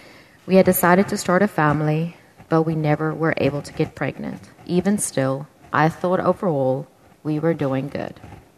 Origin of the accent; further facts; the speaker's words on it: South Africa; born there; I was born in South Africa to parents who were married for 34 years.